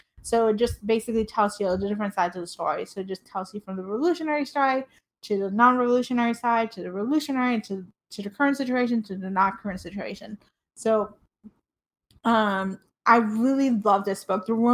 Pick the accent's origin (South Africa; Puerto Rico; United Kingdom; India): Puerto Rico; I grew up in Puerto Rico, but most of my friends their parents came from Cuba.